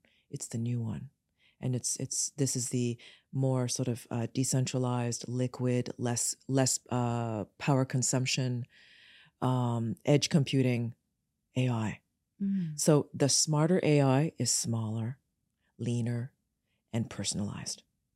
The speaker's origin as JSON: {"language": "English", "town": "Kitchener", "region": "Ontario", "country": "Canada", "tie": "born or raised there", "also_born_or_lived": "Sudbury / Toronto", "said": "I was born in Canada, and I was born in a very small town called Sudbury, north of Toronto. Our family moved away from Sudbury to Kitchener, and I grew up in Kitchener up until grade 6, and then we moved to the suburbs of Toronto."}